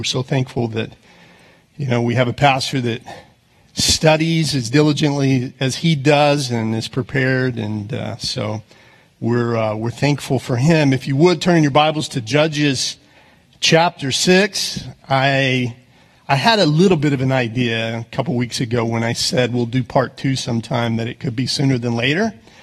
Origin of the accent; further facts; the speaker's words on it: Texas, United States; accent: Texas; my Texas accent comes out, I apologize, sometimes it just does